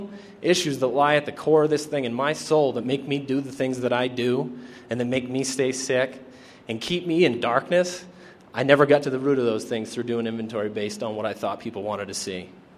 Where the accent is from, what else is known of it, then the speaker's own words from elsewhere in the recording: Portland, Maine, United States; I'm an alcoholic from Portland, Maine.